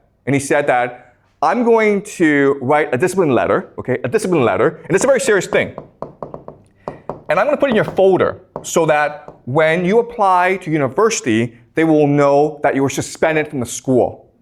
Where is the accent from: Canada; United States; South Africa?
Canada; also born or lived in China; So I was born in China in 1976, and my family went over when I was 1983 when I was like six, okay? So I was a poor immigrant in Canada.